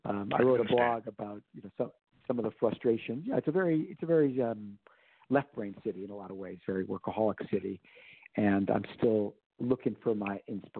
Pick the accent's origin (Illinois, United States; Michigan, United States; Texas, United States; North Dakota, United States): Illinois, United States; Chicago; also born or lived in New York / Philadelphia; Well, I guess I am a Chicago boy. I was born in New York and I was a teenager in Philadelphia. But I'm definitely a Chicago boy, product of the lakefront, being on the lake, and Midwestern friendliness, I would say.